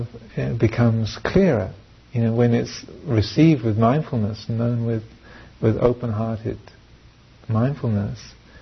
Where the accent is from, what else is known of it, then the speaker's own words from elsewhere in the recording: England, United Kingdom; now in Redwood Valley, United States; I am a man, I am an English person, I live here in Redwood Valley